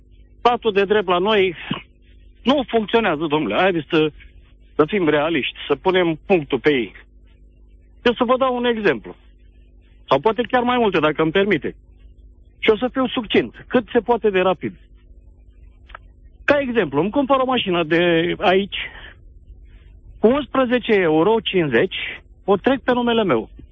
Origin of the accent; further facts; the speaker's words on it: Galați, Galați County, Romania; sunt din Galați. Am 54 de ani.